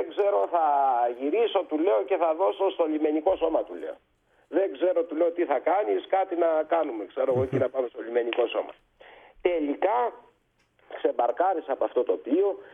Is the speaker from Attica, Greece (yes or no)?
no; Ionian Islands, Greece; υπήρχε και μια σχολή εδώ πέρα, στην Κεφαλονιά. Οπότε αποφύτησα στον τόπο μου με μηδέν έξοδα.